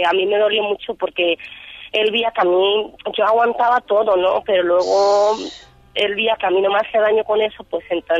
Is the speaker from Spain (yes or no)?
yes; Madrid, Community of Madrid, Spain; De aquí, de Madrid.